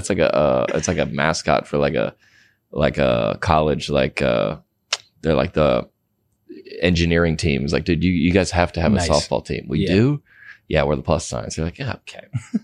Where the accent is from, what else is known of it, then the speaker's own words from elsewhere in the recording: the South, United States; now in Los Angeles, United States; So I grew up in the South and went to school here.